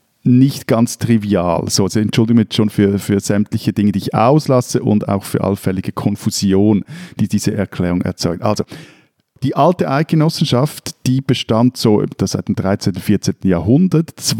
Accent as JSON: {"language": "German", "town": "Stäfa", "region": "Zurich", "country": "Switzerland", "tie": "born or raised there", "said": "in meinem Heimatort Stäfer, wo ich auch aufgewachsen bin"}